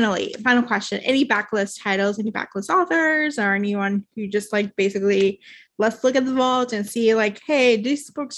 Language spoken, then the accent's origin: English; Puerto Rico; I'm from Puerto Rico and I'm from the island.